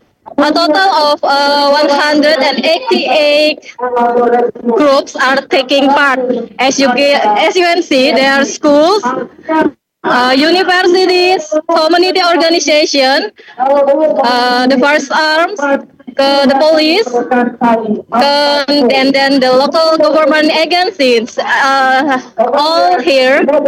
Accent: Merauke, South Papua, Indonesia; from Merauke, Papua Selatan, for Voice of Indonesia.

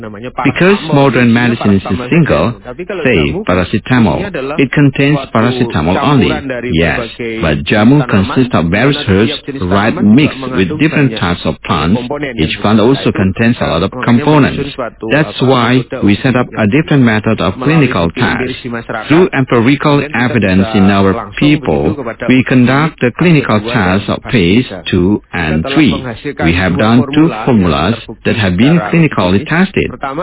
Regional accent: East Nusa Tenggara, Indonesia; it has not entered my hometown in Flores yet.

